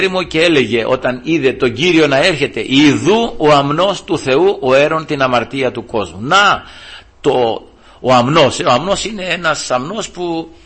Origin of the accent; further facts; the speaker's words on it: Peloponnese, Greece; στα μέρη μας εκεί, ας πούμε, στη Μεσσηνιακή Μάνη, που, από που κατάγομαι, εκεί στο Νταΐγετο, από εκεί είμαστε.